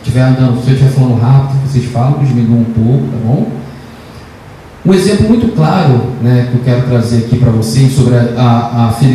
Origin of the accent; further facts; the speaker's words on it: Brazil; born there; eu nasci no Brasil, mas eu não pertenço ao Brasil.